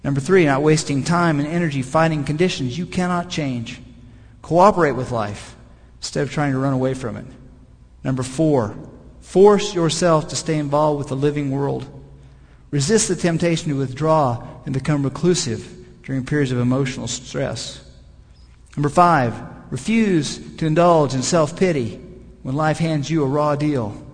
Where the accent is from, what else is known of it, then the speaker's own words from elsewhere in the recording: Kansas City, United States; born there; I was born in Kansas City, many generations of Midwesterners.